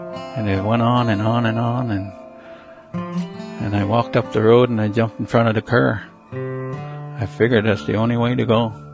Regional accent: Miramichi, New Brunswick, Canada; I'm from the Hill Ground First Nation up in a small community of Miramichi, New Brunswick. I was born and raised here in Hill Ground. My mother had me in Chatham, New Brunswick.

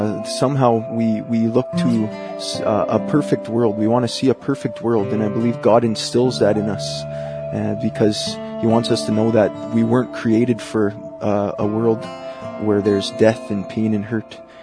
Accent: Kikino, Alberta, Canada; I'm from Kikino, Alberta. It's a Métis settlement about 40 kilometers south of Lac La Biche.

